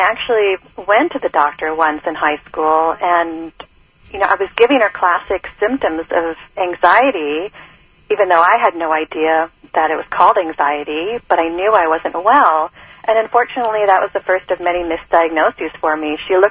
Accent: Seattle, Washington, United States; Yes, I grew up in Seattle, unfortunately, in a very dysfunctional household.

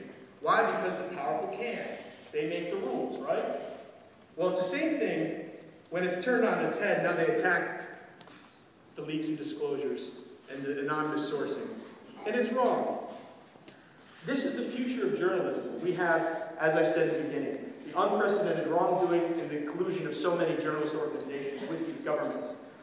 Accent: United States; I'm also an American.

